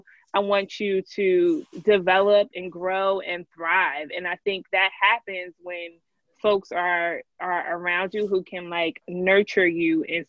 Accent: New York, United States; I call them Uptowns. I'm from New York.

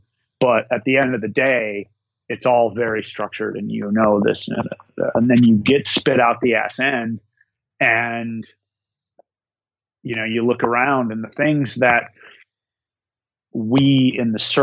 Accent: Minnesota, United States; spending a few days up in the North Woods, my home state of Minnesota, and taking in a Gopher football game this weekend

